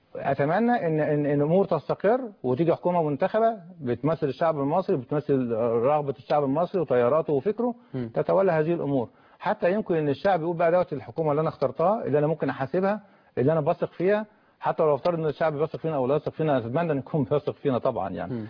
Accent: Egypt; انا كمواطن مصري

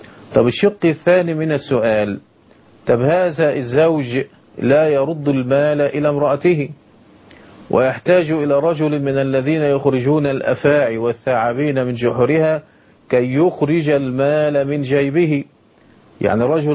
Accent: Egypt; أن احنا بنقع في خطأ شديد الحقيقة لعله منتشر عندنا في مصر

